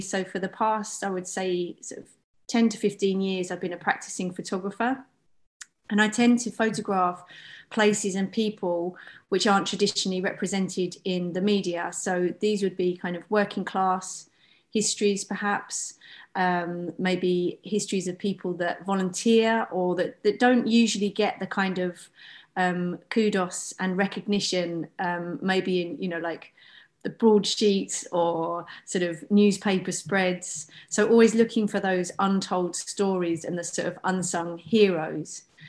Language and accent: English; Walthamstow, London, United Kingdom; So I grew up in East London, so a place called Walthamstow, which is in a borough called Waltham Forest.